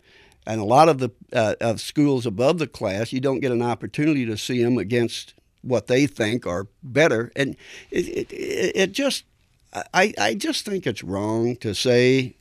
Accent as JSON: {"language": "English", "town": "Milan", "region": "Indiana", "country": "United States", "said": "And not because I'm from Milan"}